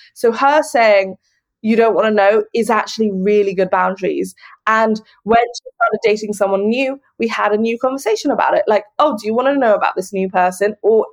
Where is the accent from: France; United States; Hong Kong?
Hong Kong; And growing up in Hong Kong exacerbated the insecurities around my size, because there's such a stereotype of being Chinese, meaning being thin.